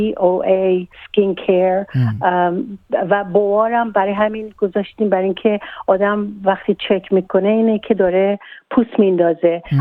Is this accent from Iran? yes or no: yes; Iran; برای اینکه اولا که خود من ایرانی هستم